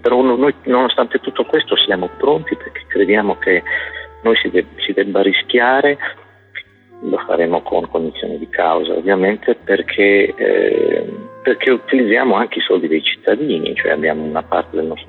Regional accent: Sardinia, Italy; in più siamo sardi, siamo testardi, lo siamo io, lo sono io, lo sei tu, lo siamo noi sardi in genere.

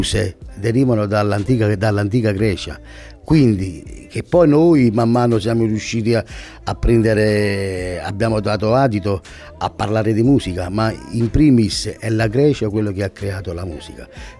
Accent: Ercolano, Campania, Italy; io sono di Ercolano, provincia di Napoli

